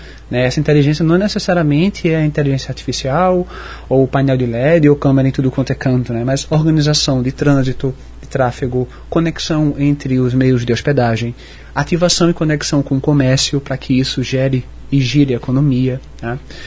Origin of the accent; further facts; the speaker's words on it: Recife, Pernambuco, Brazil; Então, tem alguns, Recife, minha terra, né?